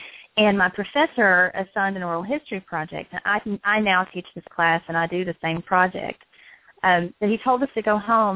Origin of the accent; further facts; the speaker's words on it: Appalachia, United States; And that excerpt resounds with me as an Appalachian and as an educator, because how we talk about our language matters just as much as how we use it.